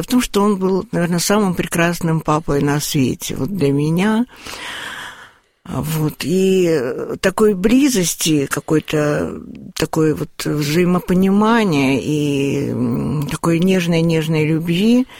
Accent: Vladikavkaz, North Ossetia–Alania, Russia; born there; я родилась во Владикавказе в семье художника.

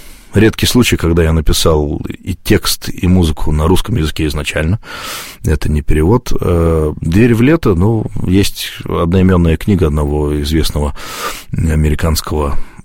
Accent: Klin, Moscow Oblast, Russia; в храме, где я рос, воспитывался, в Клину, в Подмосковье.

